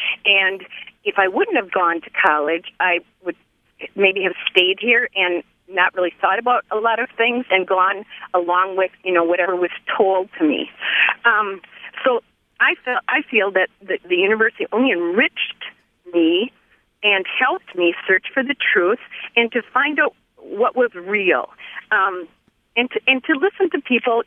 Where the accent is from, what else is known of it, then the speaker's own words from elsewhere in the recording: Wisconsin, United States; I'm calling in to say that I am from Wisconsin. I grew up in a conservative family, and I'm the oldest of seven.